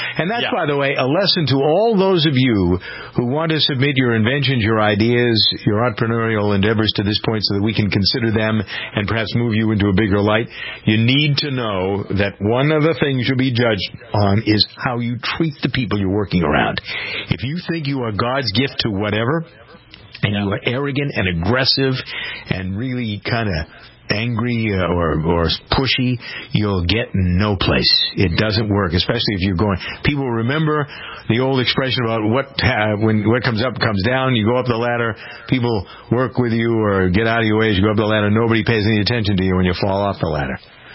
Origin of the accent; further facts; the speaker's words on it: Framingham, Massachusetts, United States; he's a guy from Haverhill, I'm from Framingham.